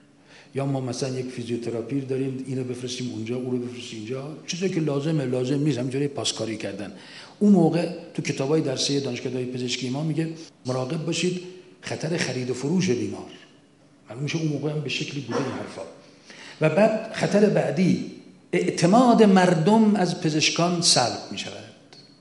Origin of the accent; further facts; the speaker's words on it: Mashhad, Razavi Khorasan, Iran; من خودم در شهر خودمون مشهد